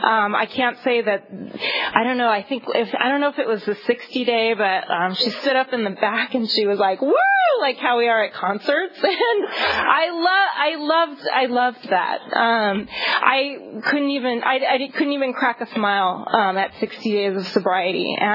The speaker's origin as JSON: {"language": "English", "town": "Los Angeles", "region": "California", "country": "United States", "tie": "born or raised there", "said": "I grew up in West LA. I went to this French school, that took me to France."}